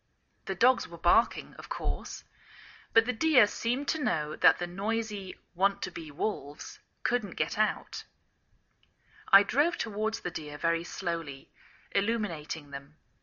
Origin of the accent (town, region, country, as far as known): England, United Kingdom; now in United States